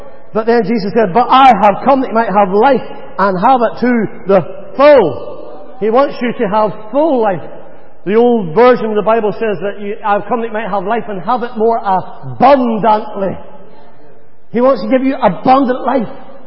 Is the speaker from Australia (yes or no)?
no; Ballymena, Northern Ireland, United Kingdom; As a kid growing up in Northern Ireland